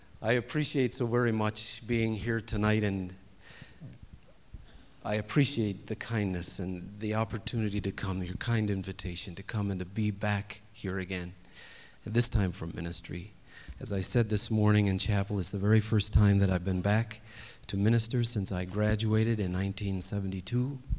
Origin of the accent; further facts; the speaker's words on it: Kenosha, Wisconsin, United States; She's from Long Island, New York. I'm from Kenosha, Wisconsin.